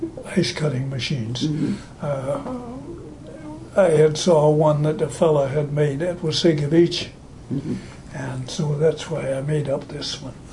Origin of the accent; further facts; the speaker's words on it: Tiny Township, Ontario, Canada; also born or lived in Chesley; We farmed in Simcoe County, in Tiny Township.